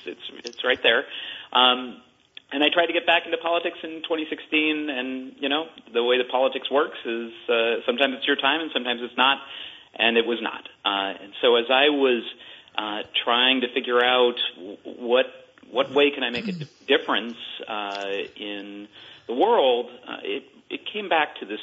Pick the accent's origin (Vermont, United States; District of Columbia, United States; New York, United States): Vermont, United States; Hartland; So I grew up here in Heartland, and went off to college and came back and was elected to the legislature the same year I graduated